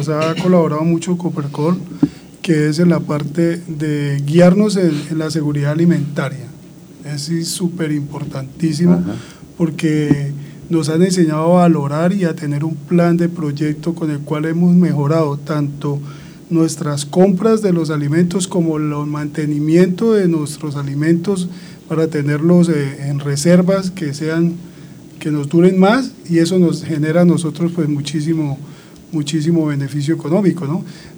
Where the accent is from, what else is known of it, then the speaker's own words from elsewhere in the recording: Ibagué, Tolima, Colombia; now in Villavicencio, Colombia; unas personas que somos del Tolima, yo soy de la ciudad de Ibagué.